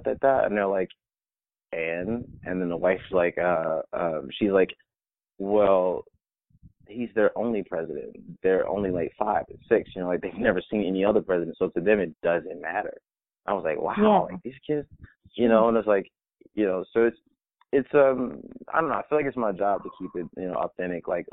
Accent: Atlanta, Georgia, United States; I'm from Atlanta, so we have our summer nights here, where you can just hear all the crickets

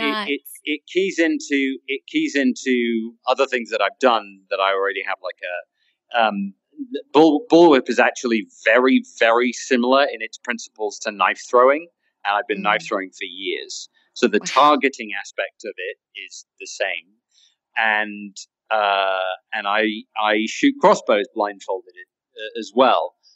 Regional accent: United Kingdom; I'm British, so I don't like blowing my own trumpet

